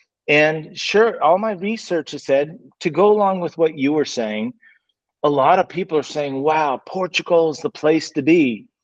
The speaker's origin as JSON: {"language": "English", "town": "San Francisco", "region": "California", "country": "United States", "tie": "born or raised there", "said": "in San Francisco and went to college up in the valley, up in Chico."}